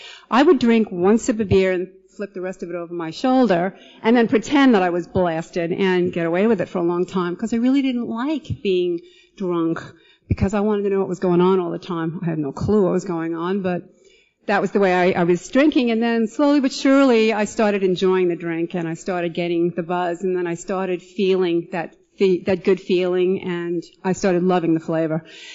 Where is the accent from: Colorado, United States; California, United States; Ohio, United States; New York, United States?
New York, United States; Point Lookout; I was born and raised in Point Lookout, right next to Long Beach, out on Long Island.